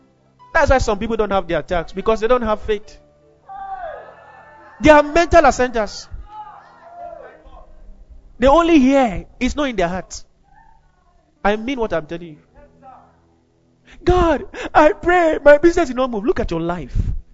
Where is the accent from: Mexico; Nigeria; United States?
Nigeria; Kaduna, Kaduna State; We grew up in Kaduna together.